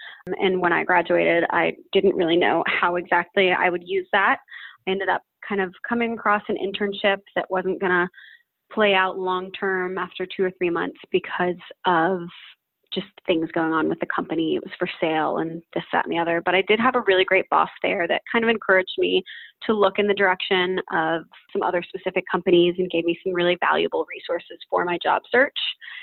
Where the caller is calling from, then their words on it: Utrecht, Netherlands; I am 27 years old, and I'm calling today from Utrecht, which is in the Netherlands.